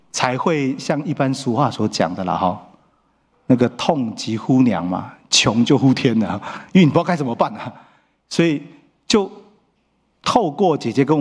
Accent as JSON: {"language": "Chinese", "town": "Guanxi", "region": "Hsinchu County", "country": "Taiwan", "tie": "born or raised there", "accent": "Hakka", "said": "他就一直都在新竹关西客家人的地方。所以一度我都以为我是客家人，一直到大概国小四年级才知道我是原住民这样。"}